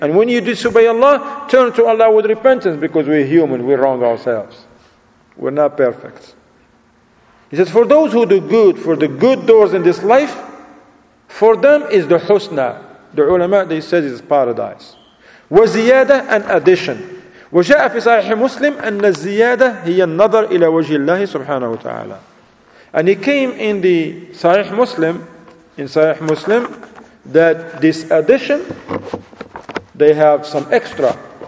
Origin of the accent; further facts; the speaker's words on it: Morocco; Go to your people, like, I'm from Morocco.